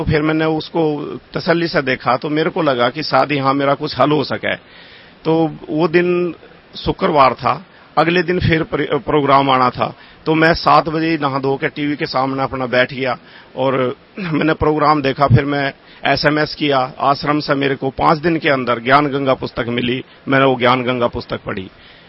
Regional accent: Narangpur, Uttar Pradesh, India; born there; हमारी इष्ट देवी साकुमरा देवी सहारनपुर जिले में है, मेरा जन्म स्थान गांव नारंगपुर जिला मेरठ में है।

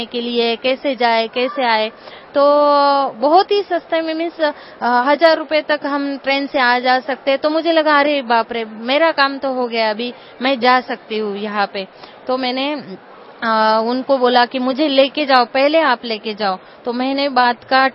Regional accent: Nashik, Maharashtra, India; मैं महाराष्ट्र नासिक से आई हूँ।

